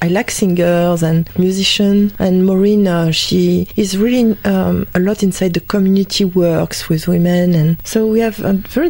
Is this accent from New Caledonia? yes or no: yes; New Caledonia; English is a second language; some people can hear I've got an accent. I'm French. Not from France, I'm sorry, not from Paris or Lyon. I'm from New Caledonia, just a tiny island in the South Pacific.